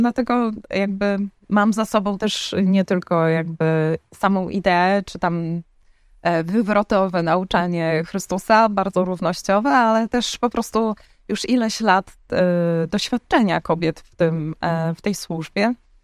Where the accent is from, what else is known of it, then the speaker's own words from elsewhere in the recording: Białystok, Podlaskie Voivodeship, Poland; nie pochodzę z rodziny rzymskokatolickiej. Ja pochodzę z Białegostoku, więc część mojej rodziny jest prawosławna, a część z kościołów protestanckich różnych.